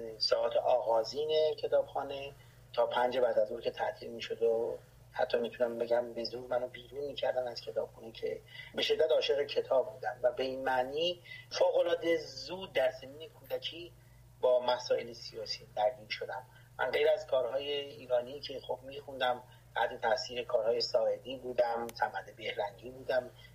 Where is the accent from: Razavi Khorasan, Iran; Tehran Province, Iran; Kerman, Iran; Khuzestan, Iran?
Tehran Province, Iran; Tehran; اگر بخوام به میلادی بگم 9 سپتامبر 1960. من متولد تهران هستم، بزرگ شده منطقه مختاری شاپور، به اصطلاح بچه شاپور هستم